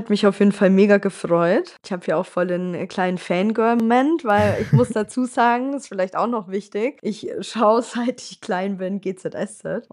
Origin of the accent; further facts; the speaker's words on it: Volkach, Bavaria, Germany; Die Volkacher Mainschleife